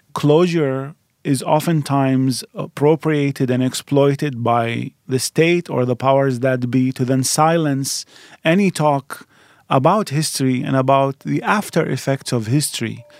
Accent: Iraq; now in United States; So not only because I come from Iraq, but because now I'm a U.S. citizen

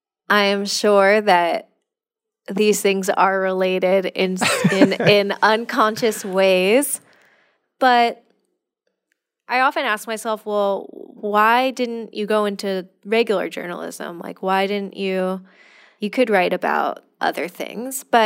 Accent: California, United States; because I'm from California.

